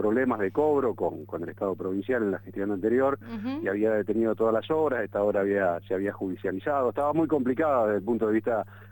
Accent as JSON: {"language": "Spanish", "region": "Santa Fe", "country": "Argentina", "said": "ahora tengamos que pagar 342 millones de pesos como santafesinos, digamos, ¿no?"}